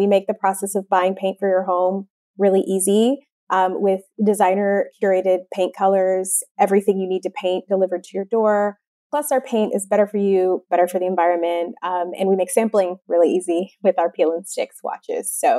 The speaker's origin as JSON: {"language": "English", "town": "Detroit", "region": "Michigan", "country": "United States", "tie": "born or raised there", "said": "I grew up in suburban Detroit."}